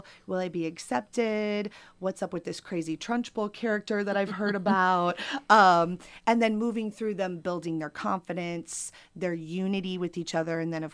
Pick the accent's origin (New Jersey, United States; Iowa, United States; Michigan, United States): Iowa, United States; Well, I am actually originally from Northwest Iowa. Grew up there and began dancing at the age of 3.